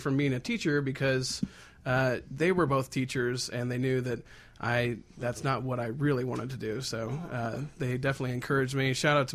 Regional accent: Marion, Iowa, United States; Like Summer, I'm from Iowa. I grew up in Marion, Iowa, a suburb of Cedar Rapids.

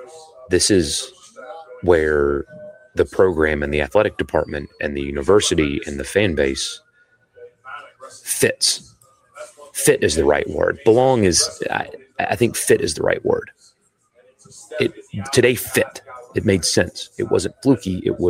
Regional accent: South Carolina, United States; Watching from Aiken, South Carolina. Hey, my home state.

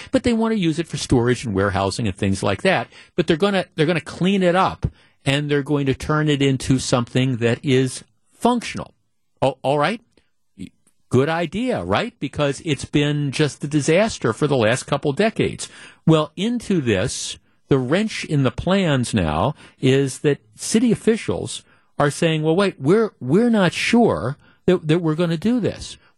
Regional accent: Glendale, United States; Now part of this is that I grew up in Glendale, and I mean, I can remember as a kid, as a teenager

